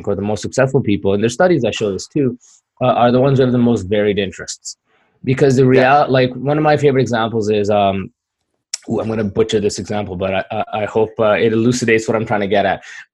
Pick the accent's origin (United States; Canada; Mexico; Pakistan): Pakistan; born there; I'm an immigrant. I'm ethnically Kashmiri, which was Pakistan and India keep fighting over. And I was born in Pakistan.